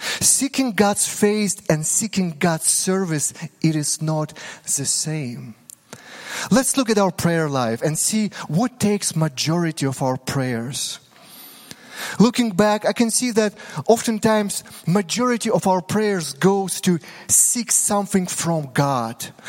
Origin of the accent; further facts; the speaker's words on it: Ukraine; English is a second language; I said that I'm from Ukraine